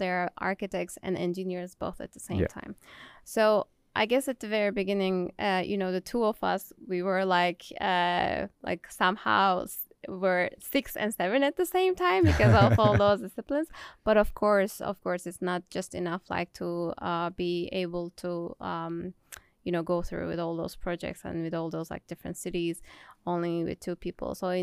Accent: Turkey; also born or lived in Germany / United States; he's from Spain, I'm from Turkey, and we met in Germany, then we lived in the States

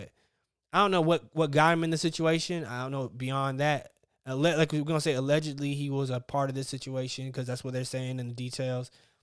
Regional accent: Tallahassee, Florida, United States; We growing up in Tally, I can tell you for a fact, shit ain't sweet there either.

